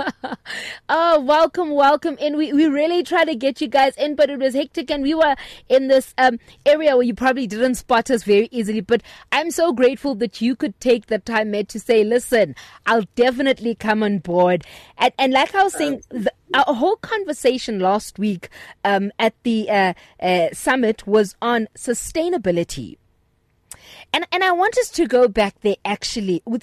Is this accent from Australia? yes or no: no; London, United Kingdom; I grew up in East London where there was a Nestle plant